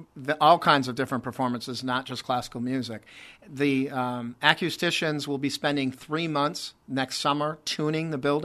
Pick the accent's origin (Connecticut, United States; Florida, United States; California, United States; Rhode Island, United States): Connecticut, United States; Hartford; moved away as an adult; now in San Antonio, United States; I was a lifelong resident of the state of Connecticut, just outside of Hartford.